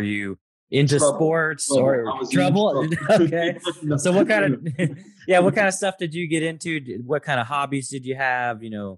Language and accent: English; Oregon, United States; I grew up in Oregon. So there's a ton of leaves in Oregon